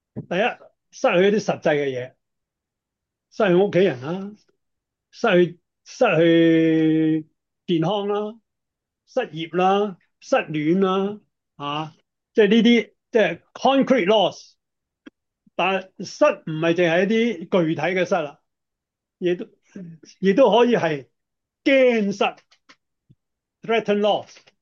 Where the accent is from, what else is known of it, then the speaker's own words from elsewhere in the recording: China; 我哋中国人翻译圣经咧，就真系。